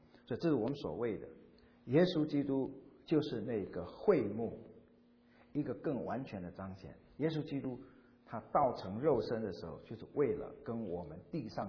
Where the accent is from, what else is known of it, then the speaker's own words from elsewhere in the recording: Quanzhou, Fujian, China; 那种阿拉伯的香料运到福建泉州，当时泉州大概在明朝以前是全世界第一大港，这就是我的家乡